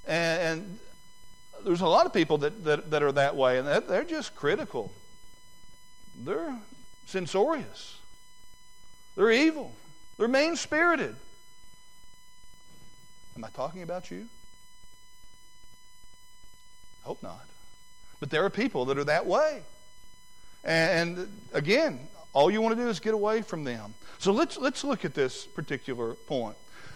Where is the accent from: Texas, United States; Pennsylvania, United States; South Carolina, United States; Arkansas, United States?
Arkansas, United States; Salem; I grew up in Salem, Arkansas in the 60s and in the 70s.